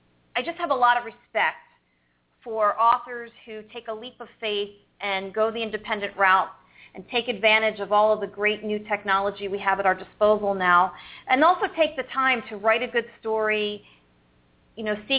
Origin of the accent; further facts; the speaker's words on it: Pennsylvania, United States; We are both from Pennsylvania. I believe Daniela still lives there, not too far from where I grew up.